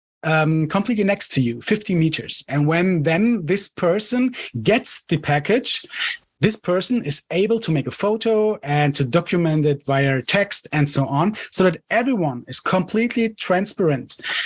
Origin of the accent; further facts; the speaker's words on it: Cologne, North Rhine-Westphalia, Germany; English is a second language; I'm hopefully 39 in 2 weeks. and I'm from Germany, Cologne.